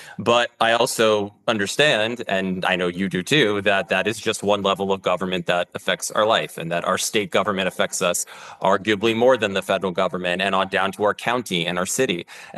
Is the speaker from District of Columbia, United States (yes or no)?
yes; Washington, District of Columbia, United States; I grew up in Washington, D.C., and I had one parent who worked in the United States Senate.